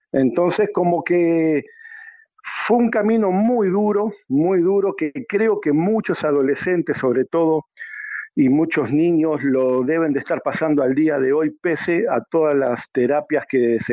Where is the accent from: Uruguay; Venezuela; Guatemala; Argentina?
Uruguay; now in Peru; porque yo soy de Uruguay y radico en el Perú hace más de 14 años.